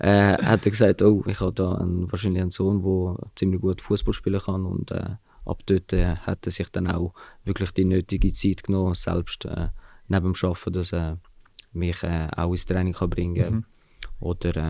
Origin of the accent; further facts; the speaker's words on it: Zurich, Switzerland; now in Winterthur, Switzerland; Ich bin 30. Ich bin in Zürich-Altstetten geboren, auch dort aufgewachsen und bin jetzt wohnhaft in Winterthur seit 4 Jahren.